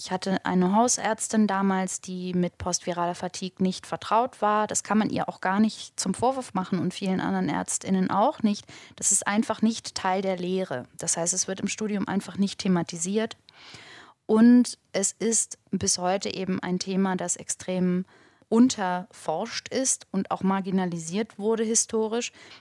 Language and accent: German; Hamburg, Germany; die Alte ist nervös, würde man bei uns in Hamburg sagen.